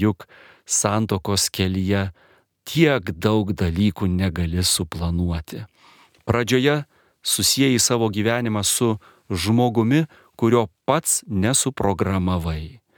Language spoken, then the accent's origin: Lithuanian; Kaunas, Kaunas County, Lithuania; aš augau Kaune, ketvirtame aukšte daugia aukščio namo